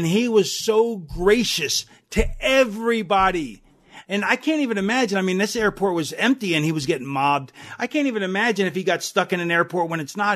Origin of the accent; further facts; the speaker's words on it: Philadelphia, Pennsylvania, United States; born there; I was born in Philly.